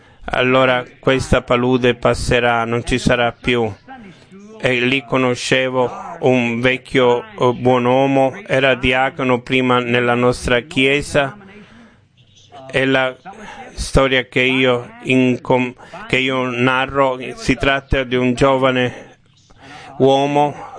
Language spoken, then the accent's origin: Italian; Kentucky, United States; Italian is a second language; also born or lived in Indiana; Io vivevo in Indiana, ma sono nato a Kentucky. Era vicino al fiume Ohio e lì ho passato tanto tempo.